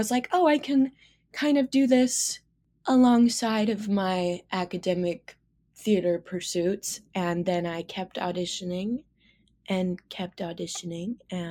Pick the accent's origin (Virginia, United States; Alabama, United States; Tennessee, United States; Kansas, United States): Kansas, United States; Wichita; So I'm from Mays, Kansas. It's a little town outside of Wichita that I like to say I'm from so that people don't know I'm from Wichita.